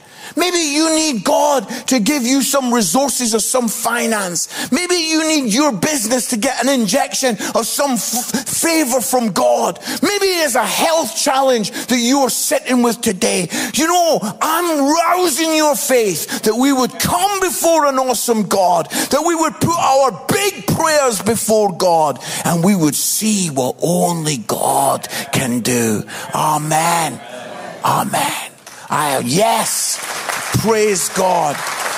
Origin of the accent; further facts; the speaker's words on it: Scotland, United Kingdom; I'm Scottish